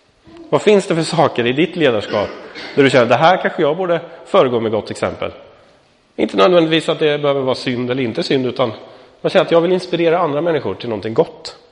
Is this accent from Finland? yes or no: no; Austria; Jag är österrikare. Liksom det ingår i vår kultur att dricka öl liksom.